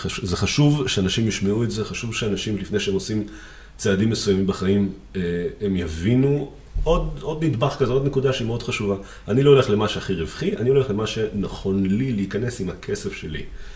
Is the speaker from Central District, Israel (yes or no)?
yes; Rishon LeZion, Central District, Israel; אני יליד ראשון לציון, גדלתי בחולות ראשון, לא רחוק מהים